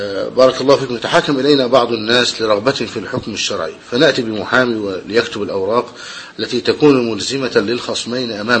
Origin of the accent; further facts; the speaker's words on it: Egypt; بالنسبة للشيك على بياض، عندنا في مصر شيء يسمى الشيك على بياض